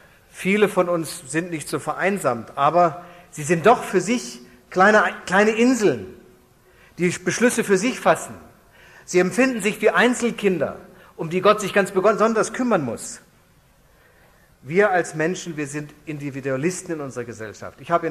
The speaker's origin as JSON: {"language": "German", "town": "Hanover", "region": "Lower Saxony", "country": "Germany", "said": "Ich bin Norddeutscher, aus Hannover."}